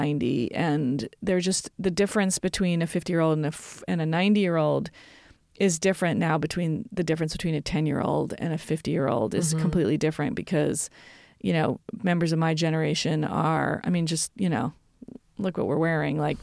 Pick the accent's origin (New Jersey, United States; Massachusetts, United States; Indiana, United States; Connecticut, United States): New Jersey, United States; I mean, I grew up in the New Jersey suburbs